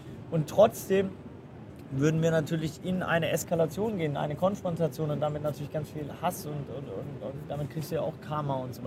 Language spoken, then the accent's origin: German; Southern Germany, Germany; ich bin natürlich in Süddeutschland groß geworden